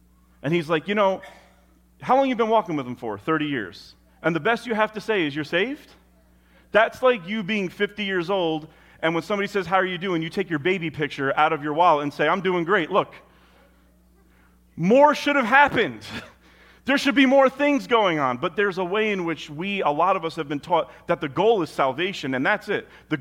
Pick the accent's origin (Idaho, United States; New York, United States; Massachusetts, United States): New York, United States; Peekskill; And I remember I grew up in Peekskill, and we would go up Maple Avenue to D&M's Pizza all the time on Friday.